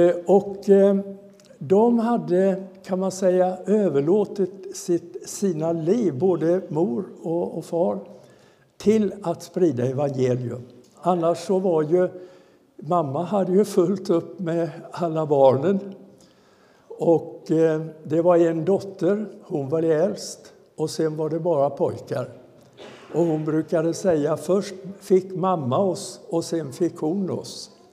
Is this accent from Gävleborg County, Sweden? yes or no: no; Halland County, Sweden; Jag är ju uppväxt i Halland. Jag är född och uppväxt i Halland. Därför att mina föräldrar var smålänningar egentligen. Mamma är från Stockaryd och pappa är från Urshult utanför Växjö.